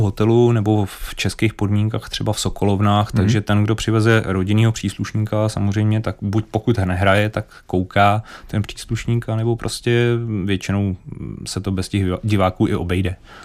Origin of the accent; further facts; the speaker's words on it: Plzeň, Plzeň Region, Czechia; protože oba dva jsme z Plzně